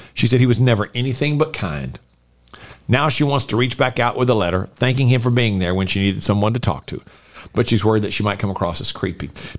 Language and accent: English; Louisiana, United States; Let's start in Louisiana, my home state, the state from which I hail.